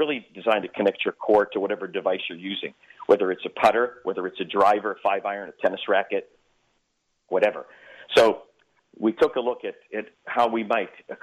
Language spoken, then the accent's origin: English; Pennsylvania, United States; As a young person, we played a lot of sports. I grew up in Western Pennsylvania, and certainly golf was probably my favorite.